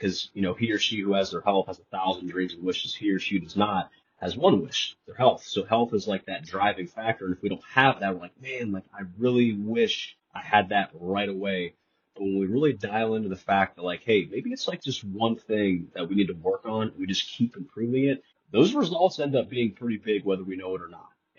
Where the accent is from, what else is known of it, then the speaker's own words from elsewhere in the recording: Columbus, Ohio, United States; born and raised in Columbus, Ohio. Went to Walsh University for college, played college football there